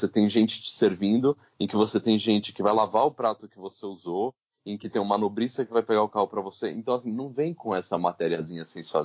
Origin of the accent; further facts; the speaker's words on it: Brazil; um monte de cara olhava pra mim, pra saber que era do Brasil, tipo, dava uma olhada de canto.